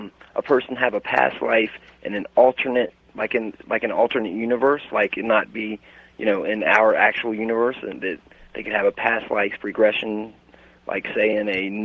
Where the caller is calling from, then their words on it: Virginia Beach, Virginia, United States; from Virginia Beach, listening to you on WNIS.